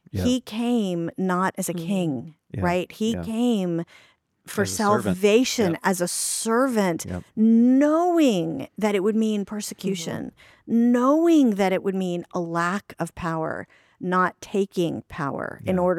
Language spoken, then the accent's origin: English; Washington, District of Columbia, United States; I grew up in Washington, D.C.